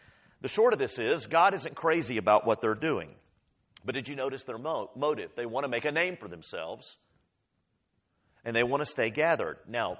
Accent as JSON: {"language": "English", "town": "Austin", "region": "Texas", "country": "United States", "tie": "born or raised there", "said": "I grew up in Northwest Austin, And we had some acreage behind our house in the hills of Northwest Austin."}